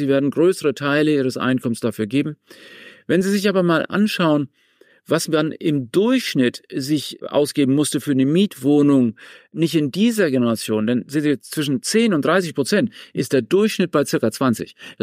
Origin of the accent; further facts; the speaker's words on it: Freiburg, Baden-Württemberg, Germany; die teuerste Stadt war immer Freiburg, meine Heimatstadt hier.